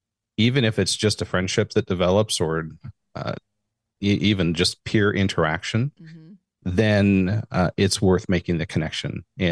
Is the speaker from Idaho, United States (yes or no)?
yes; Idaho, United States; also born or lived in Phoenix; I was born and raised in Idaho. I spent, I moved to Arizona, to Phoenix for college, and spent close to 23 years there.